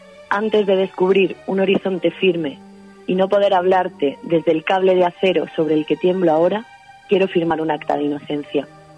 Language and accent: Spanish; Granada, Andalusia, Spain; soy de Granada y he crecido con él en los poemas y también en la ciudad